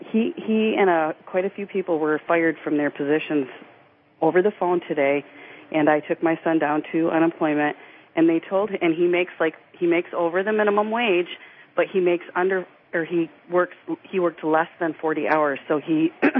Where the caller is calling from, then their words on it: Michigan, United States; Well, here in Michigan, we're not allowed to claim unemployment because it's considered seasonal because I work for the school district.